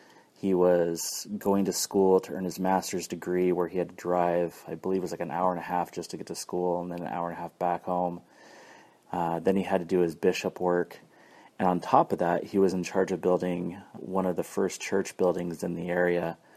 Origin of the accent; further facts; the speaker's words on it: California, United States; Now, I grew up in California and was a happy kid.